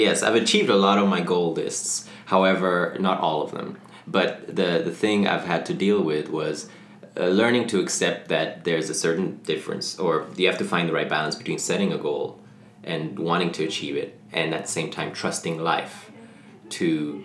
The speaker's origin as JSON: {"language": "English", "country": "Ethiopia", "tie": "born or raised there", "moved": "as an adult", "said": "And then when I was two, we moved to Ethiopia on the other side of Africa, and I grew up there till I was 18."}